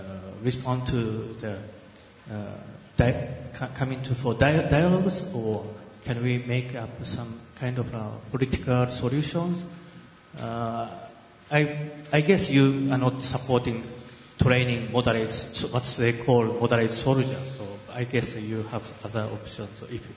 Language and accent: English; Japan; from Japan, Kobe University, and currently a visiting scholar to Qatar University.